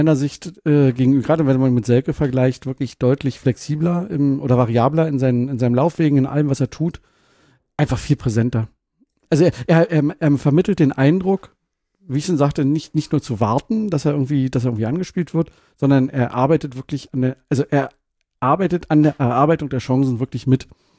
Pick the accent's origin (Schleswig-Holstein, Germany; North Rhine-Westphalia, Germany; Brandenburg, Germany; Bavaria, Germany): Brandenburg, Germany; born there; ich bin ja geborener Brandenburger